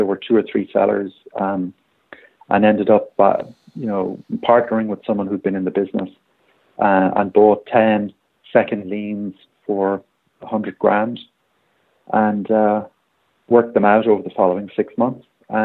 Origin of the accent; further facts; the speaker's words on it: Ireland; now in United States; I had some rentals back in Europe, which I'm from Ireland originally.